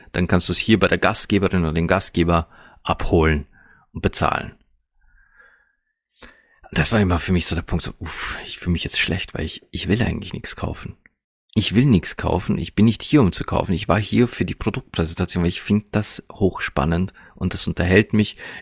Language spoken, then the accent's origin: German; Austria; bei uns in Österreich gibt es eine Reinigungsmittelmarke, die nennt sich Provin.